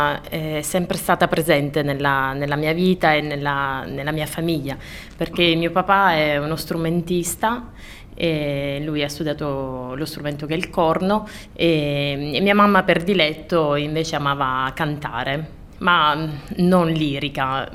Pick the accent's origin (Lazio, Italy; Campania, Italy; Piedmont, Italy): Campania, Italy; Somma Vesuviana; moved away as an adult; Precisamente sono di un paesino vicino a Napoli che si chiama Somma Vesuviana. E questo è il mio paese di origine e è sempre più facile, mi individuano come napoletana effettivamente.